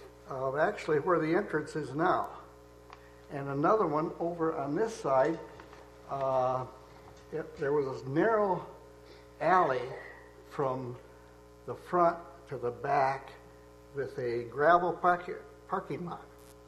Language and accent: English; Deckerville, Michigan, United States; I was raised in Deckerville, where my three brethren are all from Jackson. I moved to Jackson in 1954 for work